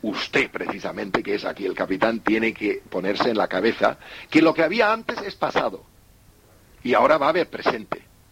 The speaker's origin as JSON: {"language": "Spanish", "country": "Germany", "second_language": "Spanish", "said": "yo soy alemán, en esto a lo mejor he tenido una educación normal también"}